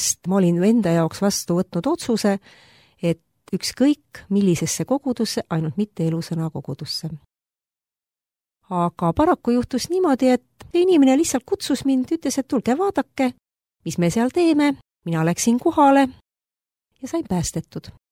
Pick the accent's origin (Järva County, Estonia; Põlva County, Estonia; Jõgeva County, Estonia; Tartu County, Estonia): Tartu County, Estonia; Tartu; Mina olen põline Tartu tüdruk. Olen sündinud Tartus, kasvanud Tartus ja elan siiamaani Tartus. Minu pere ei olnud kristlik